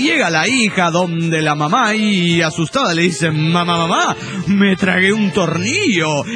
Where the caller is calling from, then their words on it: Santa Barbara, California, United States; de Santa Bárbara, Califas.